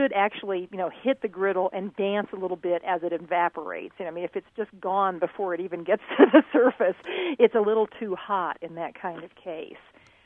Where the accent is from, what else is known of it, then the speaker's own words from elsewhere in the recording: Galesburg, Illinois, United States; I grew up in Illinois, in the Galesburg area in particular.